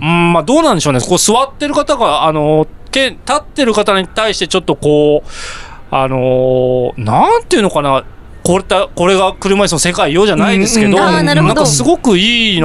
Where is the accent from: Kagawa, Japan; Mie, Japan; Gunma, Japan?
Gunma, Japan; 僕の出身そう群馬。